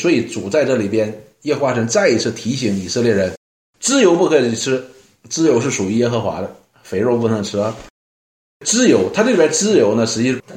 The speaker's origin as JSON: {"language": "Chinese", "country": "China", "said": "我们中国人不喜欢吃胸肉"}